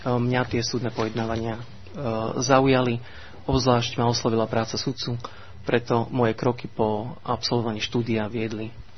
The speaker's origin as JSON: {"language": "Slovak", "town": "Piešťany", "region": "Trnava Region", "country": "Slovakia", "said": "pochádzam z Piešťan"}